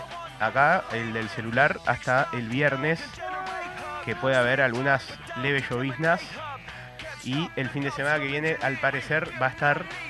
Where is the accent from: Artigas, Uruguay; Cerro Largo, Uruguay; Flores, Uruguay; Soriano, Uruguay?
Artigas, Uruguay; Somos una familia fronteriza, uh-huh. O sea, somos de Artigas